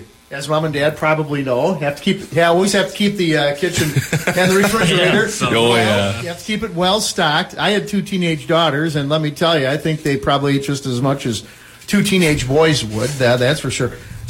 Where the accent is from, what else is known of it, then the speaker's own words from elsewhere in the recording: Madison, Wisconsin, United States; in Madison, Wisconsin, my hometown